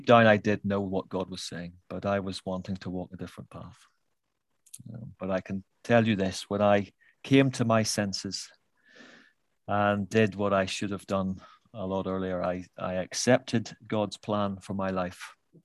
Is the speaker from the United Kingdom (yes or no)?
yes; Northern Ireland, United Kingdom; Now, I'm from Northern Ireland, so this is very relevant to me.